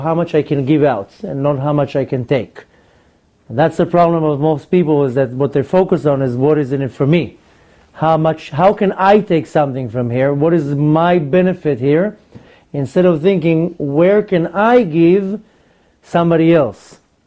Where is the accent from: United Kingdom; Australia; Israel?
Israel; now in United States; But in Israel, I grew up in Israel, they make a big deal out of the Holocaust.